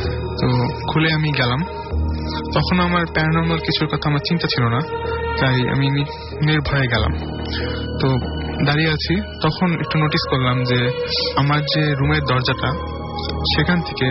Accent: Dhaka, Dhaka Division, Bangladesh

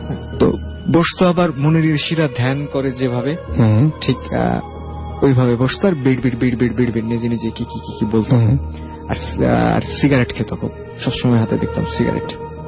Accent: Rahanpur, Rajshahi Division, Bangladesh; আমাদের গ্রামটার একটু বর্ণনা দিই। যে চাঁপাইনবাবগঞ্জ জেলার লাস্ট স্টেশনটা হচ্ছে রহনপুর স্টেশন, মানে ওটার পরে ইন্ডিয়া।

